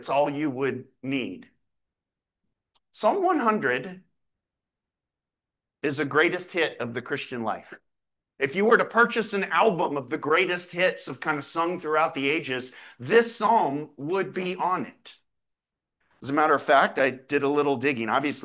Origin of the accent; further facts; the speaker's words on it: Ohio, United States; but I was from Ohio. And so heavy metal was like the rage.